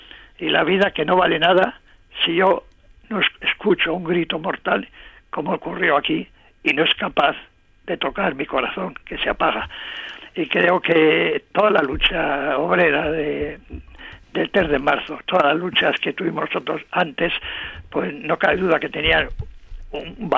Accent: Basque Country, Spain; que yo soy de Esqueraldea, pero incluso de Meachaldea, de la zona minera

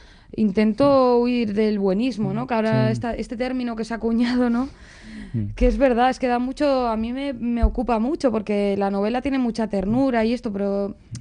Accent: Llodio, Basque Country, Spain; Se quedaban además pueblos como mi pueblo, Llodio, desiertos, porque todo el mundo se iba al pueblo donde fuera

